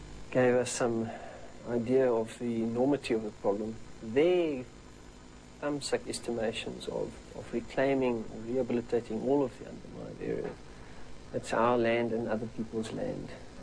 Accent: Cape Town, Western Cape, South Africa; We came from Cape Town to this place.

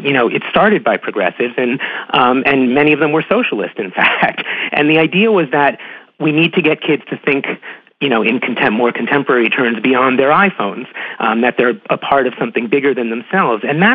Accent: New York, United States; now in Ottawa, Canada; I'm from New York originally. I'm living in Ottawa, Canada now. But I was in New York during 9/11.

